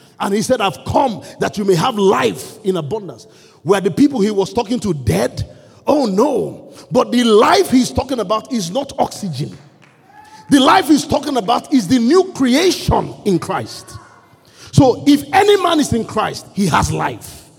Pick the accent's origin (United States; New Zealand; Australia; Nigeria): Nigeria; Kano; born there; Now, I was born in Kano. My parents are in Kano.